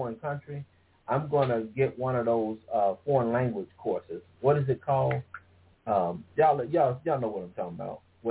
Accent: Chicago, Illinois, United States; Growing up in Chicago, it was clear to me he was trying to pull a number

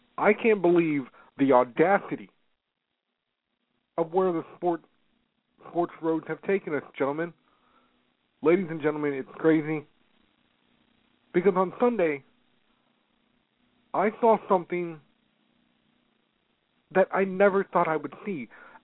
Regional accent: San Jose, California, United States; born there; It's right next to San Jose, and San Jose is where I was born.

